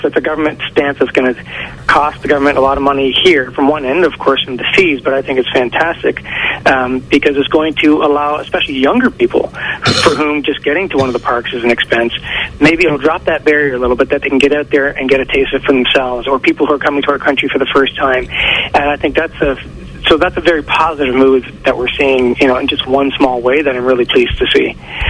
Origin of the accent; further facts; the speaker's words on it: Canada; for me as a Canadian